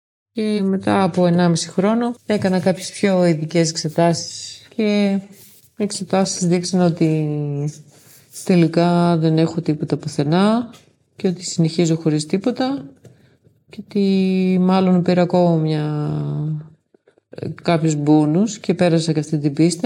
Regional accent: Kalambaka, Thessaly, Greece; σας παρακαλώ, είμαι από την Καλαμπάκα

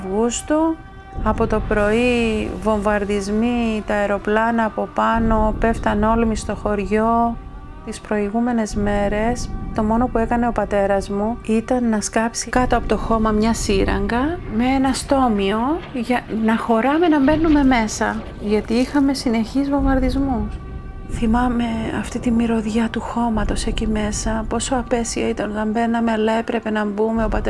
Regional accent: Marathovounos, Famagusta District, Cyprus; Είμαστε τρία κορίτσια, εγώ ήμουν η μεγαλύτερη. Κατάγομαι από τον Μαραθόβουνο, ένα χωριό της επαρχίας Αμοχώστου, που έσφιζε από ζωή, είχε 3.000 κατοίκους, φιλοπρόδους και εργατικούς.

